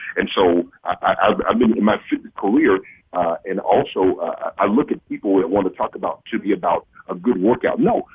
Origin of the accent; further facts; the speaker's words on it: Mississippi, United States; For example, Mississippi, my home state, most religious state, but yet most obese state and most unhealthiest state.